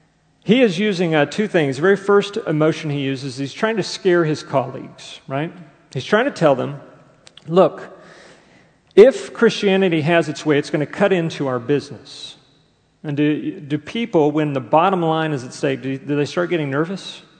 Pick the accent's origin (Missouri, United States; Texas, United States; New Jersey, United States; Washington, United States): Texas, United States; Houston; I remember growing up in Houston.